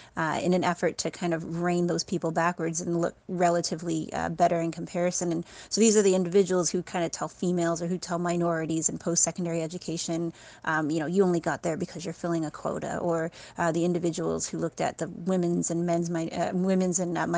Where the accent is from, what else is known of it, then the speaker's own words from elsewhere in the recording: Canada; I'm from Canada. I'm a physician who's also a woman of color.